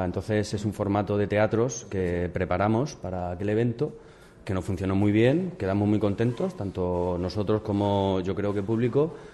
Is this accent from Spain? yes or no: yes; Cartagena, Region of Murcia, Spain; Hombre, para nosotros y ya también a título personal, que somos de Cartagena de toda la vida